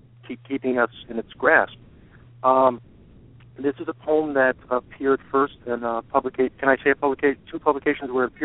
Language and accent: English; Brookline, Massachusetts, United States; I'm from Brookline, Massachusetts.